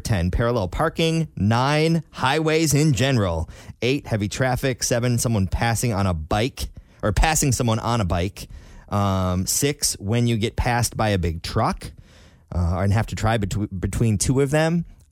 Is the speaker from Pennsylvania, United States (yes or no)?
no; Michigan, United States; Like growing up in Michigan's flat, you know, it snows.